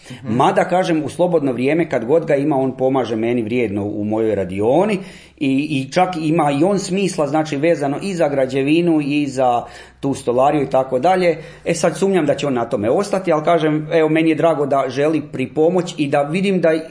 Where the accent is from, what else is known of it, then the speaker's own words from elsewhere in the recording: Staro Petrovo Selo, Brod-Posavina County, Croatia; iz Starog Petrovog sela. Rodom sam baš i rođen sam u Starom Petrovom selu, odakle su i moj otac